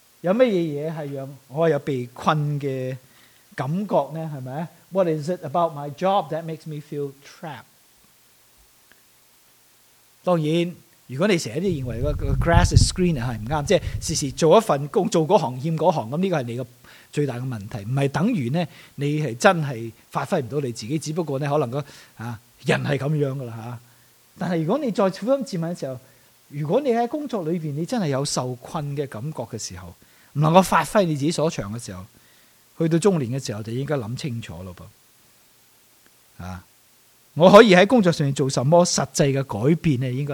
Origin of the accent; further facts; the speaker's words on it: Hong Kong; 特别我们在香港长大，成长的过程没什么 choice 的，没得选择的时候